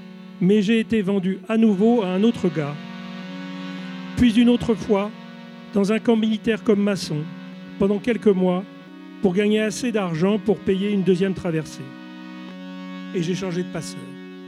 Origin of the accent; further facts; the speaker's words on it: Guinea; moved away; Moi, je demandais juste à retourner chez moi en Guinée